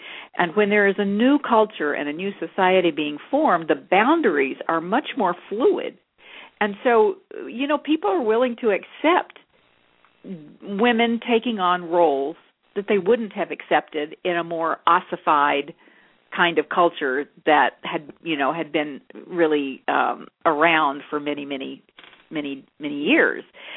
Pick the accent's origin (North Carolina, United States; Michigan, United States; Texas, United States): Texas, United States; Well, what Rebecca didn't know was that I grew up in Texas, and my father actually made Western wear. So I actually grew up wearing I was a cowgirl.